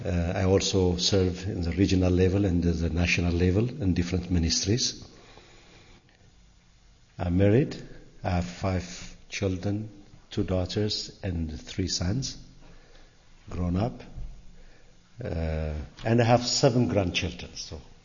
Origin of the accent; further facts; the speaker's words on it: Ethiopia; I come from Ethiopia. I'm a member of the Ethiopian Mennonite Church, Maserata Christos.